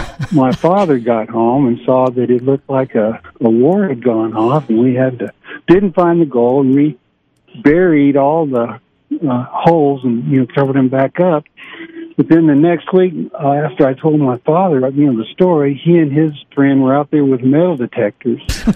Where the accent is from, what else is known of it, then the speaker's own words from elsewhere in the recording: Isleta, United States; I grew up in Isleta. Mm-hmm. In the historic district of Isleta, and my family still has the old adobe home there in the historic district. It's about 110 years old.